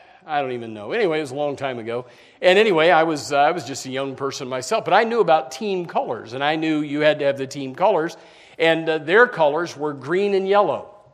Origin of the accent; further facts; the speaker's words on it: Indiana, United States; I was from Indiana and not anywhere near St. Louis, but I always grew up liking the St. Louis Cardinals.